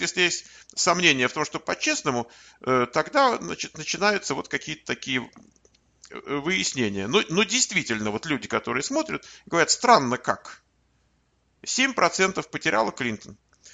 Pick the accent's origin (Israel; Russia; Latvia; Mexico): Mexico; Russian is a second language; Вы постоянно таким голосом произносите, что я из Мексики.